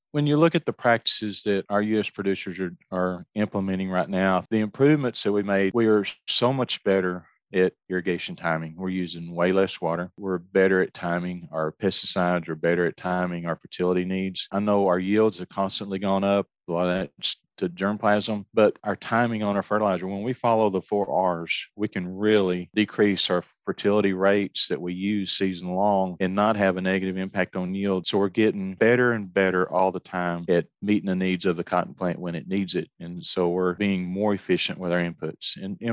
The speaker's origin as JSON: {"language": "English", "region": "Texas", "country": "United States", "tie": "born or raised there", "lives_now": "Arkansas, United States", "said": "When I think of where I grew up in Texas, they have a different set of limiting factors."}